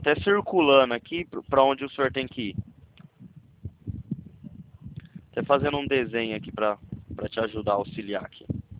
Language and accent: Portuguese; São Paulo, Brazil; Eu sou de São Paulo, moro em São Paulo.